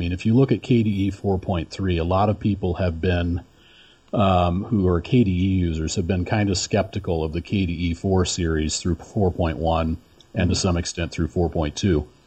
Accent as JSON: {"language": "English", "town": "St. Louis", "region": "Missouri", "country": "United States", "lives_now": "Florida, United States", "said": "I'm from St. Louis, so I'm a Cardinals fan by birth, and I live in Florida right now"}